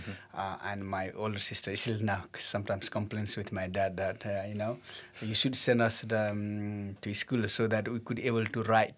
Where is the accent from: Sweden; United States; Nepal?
Nepal; So when we grew up in Nepal, armies and police is not taken very nicely.